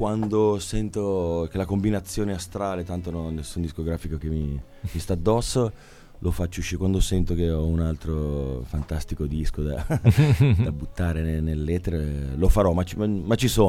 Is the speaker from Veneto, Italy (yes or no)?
no; Milan, Lombardy, Italy; also born or lived in Pavia; Io sono di Milano, sì. Milano. Sono nato a Pavia un po' per sbaglio, sono cresciuto a Milano.